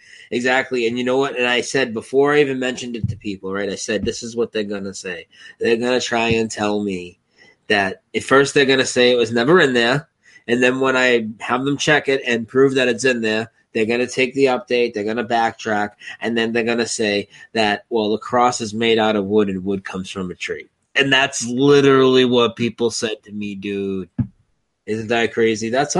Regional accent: Massachusetts, United States; I mean, I'm not even from New York. I'm from near Boston.

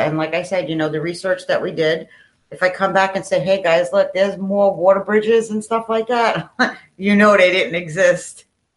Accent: New York, United States; No, I'm from New York.

